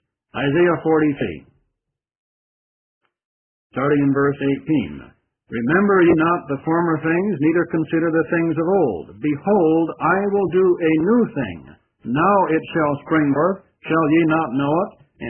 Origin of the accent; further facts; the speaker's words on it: Wisconsin, United States; also born or lived in Minnesota; I know I come from Wisconsin and Minnesota, and it's very common.